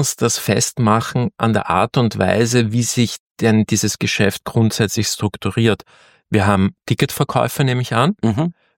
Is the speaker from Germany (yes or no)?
no; Austria; ich bin ja Österreicher